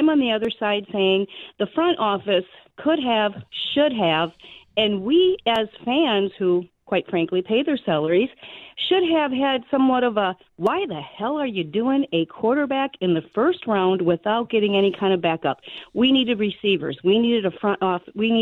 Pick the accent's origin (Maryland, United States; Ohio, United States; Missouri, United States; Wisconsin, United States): Wisconsin, United States; I'm a 58-year-old Green Bay Packer fan, born and raised in Wisconsin.